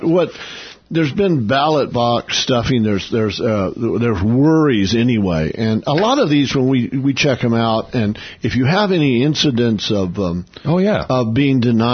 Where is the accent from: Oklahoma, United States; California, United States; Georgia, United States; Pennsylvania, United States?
Oklahoma, United States; You know, I'm not living in my hometown in Oklahoma. I haven't lived in the same house for 20 years and so forth and so on.